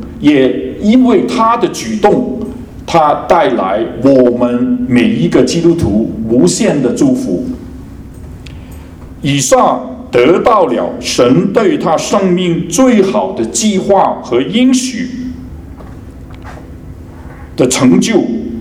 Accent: Hong Kong; 我不是从中国来的，我是从香港来，

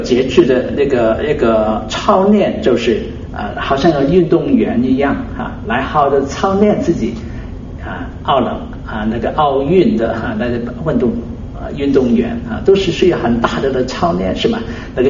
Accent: China; 我们中国人说那个温柔是不一定是你好吗是很温柔的讲话

